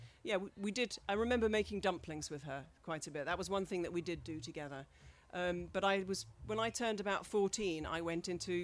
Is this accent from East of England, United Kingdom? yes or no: yes; Ipswich, East of England, United Kingdom; Yes, I grew up in Ipswich, but my parents were both quite deracinated.